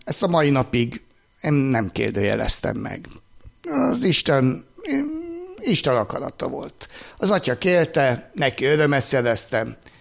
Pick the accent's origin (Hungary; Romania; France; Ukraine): Hungary; Budapest; én budapesti származású vagyok